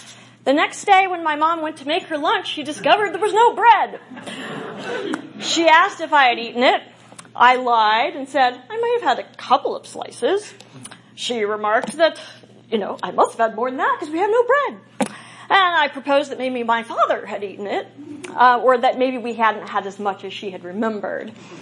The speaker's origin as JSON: {"language": "English", "town": "Princeton", "region": "New Jersey", "country": "United States", "tie": "born there", "said": "A little family history. I was born in Princeton, New Jersey."}